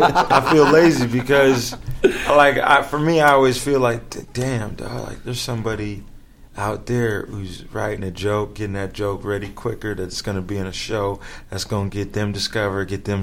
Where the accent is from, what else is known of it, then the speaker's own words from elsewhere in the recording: Kendall, Florida, United States; Oh, I grew up in Kendall.